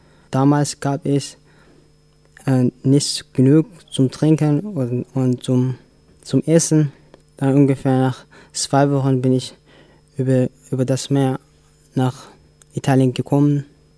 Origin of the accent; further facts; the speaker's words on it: Eritrea; German is a second language; now in Gomaringen, Germany; Ich komme aus Eritrea und ich bin seit einem Jahr und 5 Monaten hier in Deutschland. Und ich wohne in Gommaringen.